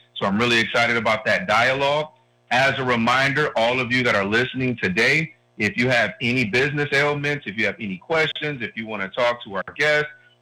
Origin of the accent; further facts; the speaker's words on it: Detroit, Michigan, United States; I'm from Detroit originally, and so the big three, Chrysler, General Motors, you know, those were jobs